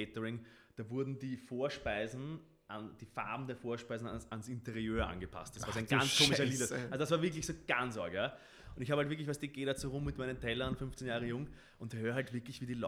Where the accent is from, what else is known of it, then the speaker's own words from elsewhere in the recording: Vienna, Austria; wir sind in Wien aufgewachsen, also lebenswerteste Stadt der Welt.